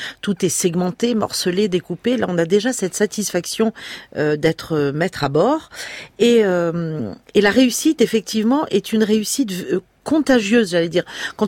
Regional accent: Corsica, France; donc moi je suis corse, d'origine corse

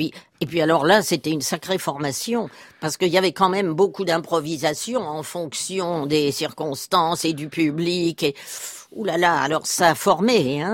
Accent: Île-de-France, France; accent: Parisian; Moi avec mon accent parigot

